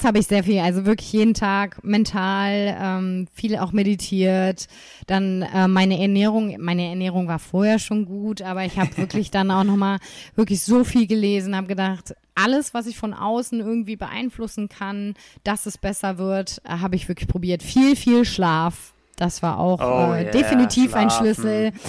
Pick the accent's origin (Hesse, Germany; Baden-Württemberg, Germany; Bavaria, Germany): Bavaria, Germany; Nuremberg; Komme ich mal wieder in meine Heimat zurück.